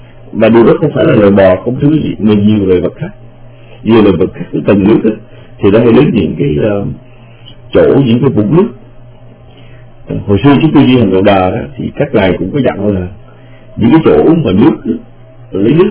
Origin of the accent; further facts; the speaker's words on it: Vĩnh Long, Vietnam; Mà chúng tôi lớn lên ở Vĩnh Long, mình ở Vĩnh Long thì ra chú đồng ruộng